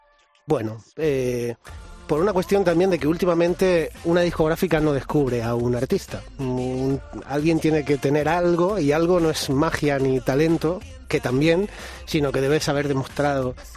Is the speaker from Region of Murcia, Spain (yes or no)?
yes; Murcia, Region of Murcia, Spain; moved away as an adult; now in Madrid, Spain; hace 7 años yo soy de Murcia, y hace 7 años vine a vivir a Madrid